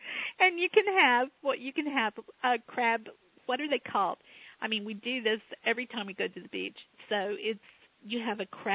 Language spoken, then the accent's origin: English; Texas, United States; To me, as a child growing up in Texas, I really didn't make it to New England until I was an adult.